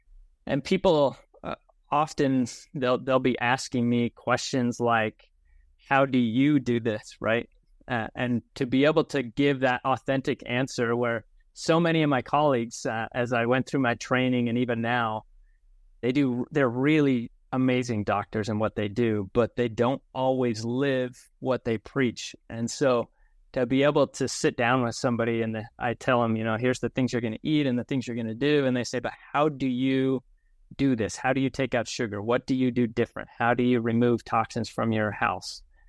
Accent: North Carolina, United States; We came from North Carolina, which was green and beautiful

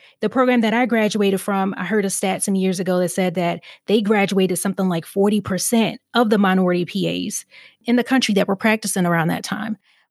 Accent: Baltimore, Maryland, United States; I already said I grew up in Baltimore City. And I grew up in Baltimore City at a time before it was gentrified

